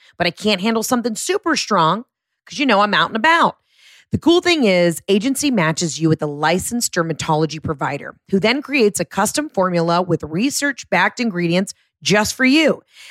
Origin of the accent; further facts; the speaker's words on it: the South, United States; I'm from the South. I'm writing a show about the South